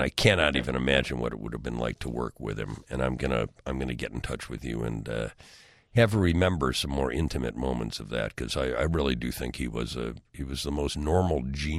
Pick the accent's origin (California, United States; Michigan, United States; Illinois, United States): Illinois, United States; Chicago; I mean, I find it such, being a Chicagoan, to go out there, you were transported almost something back to a gentler time in this country.